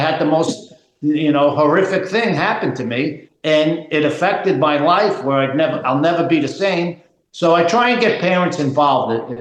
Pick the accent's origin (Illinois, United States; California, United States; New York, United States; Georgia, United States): New York, United States; No, I grew up in Long Island. All my friends are like-minded like myself, mostly conservatives.